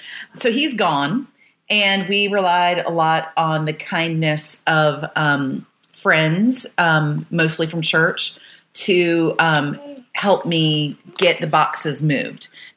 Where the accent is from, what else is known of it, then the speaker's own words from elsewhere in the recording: Florida, United States; I'm from Florida.